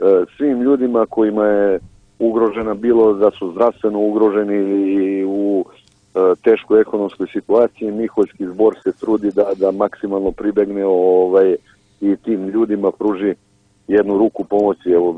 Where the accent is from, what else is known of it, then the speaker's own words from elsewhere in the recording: Montenegro; i mi koji dolazimo iz Crne Gore